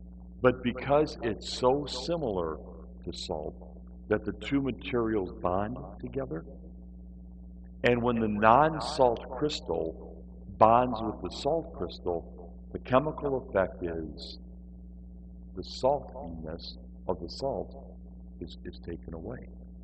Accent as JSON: {"language": "English", "region": "Michigan", "country": "United States", "said": "I'm from Michigan, and we have mines that are salt mines."}